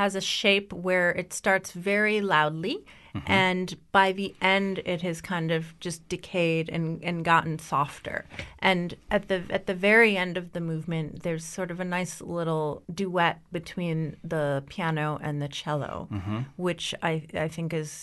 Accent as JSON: {"language": "English", "region": "Connecticut", "country": "United States", "tie": "born or raised there", "said": "Which, ironically, I grew up in Connecticut and had never heard of this town."}